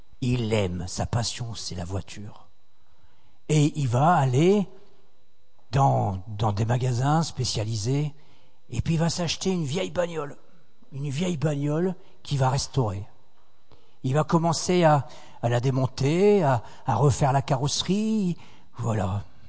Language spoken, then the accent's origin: French; France; Moi, je suis français.